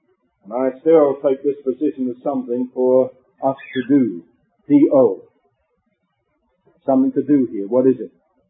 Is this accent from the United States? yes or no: no; England, United Kingdom; I was born and brought up near the River Thames in England.